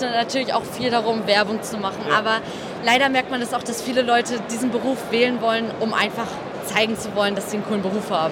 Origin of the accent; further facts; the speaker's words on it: Bremen, Germany; ich bin aus Bremen